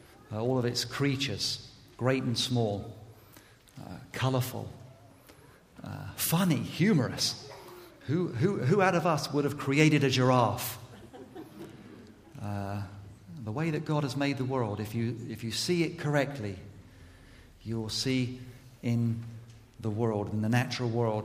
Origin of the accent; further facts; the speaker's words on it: England, United Kingdom; now in United States; I'm from England. I can't vote, okay? Even though I've got my green card, I can't vote.